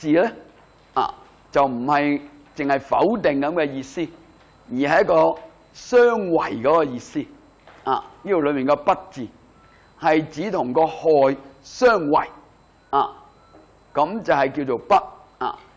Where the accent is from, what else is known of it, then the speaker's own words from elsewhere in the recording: China; 咁所以點解中國人呢去睇嘅時候呢，我哋中國人就覺得呢種叫惻隱之心啊。